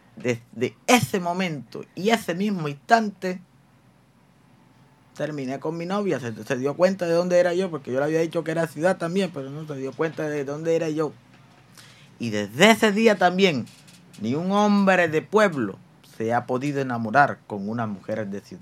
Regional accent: Galapa, Atlántico, Colombia; Yo vengo de Galapa. Pero no de la parte de Galapa que he avanzado, sino de la parte de una finca de esa donde vive.

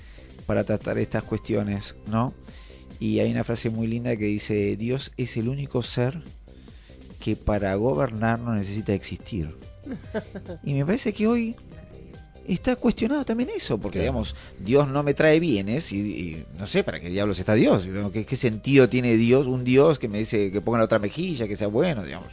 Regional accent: Tandil, Buenos Aires Province, Argentina; Yo me acuerdo cuando yo vengo de Tandil, y en Tandil yo vengo de una familia súper estereotipada

